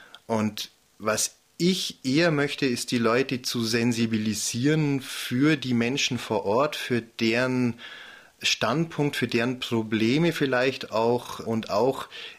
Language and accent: German; Germany; als Deutscher kommt man ja nahezu in jedes Land rein, darf einreisen, hat selten mal eine Grenze, die nicht zu überwinden ist.